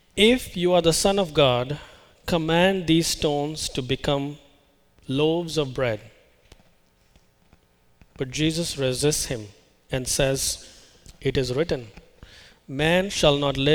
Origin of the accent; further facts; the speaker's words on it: India; I come from India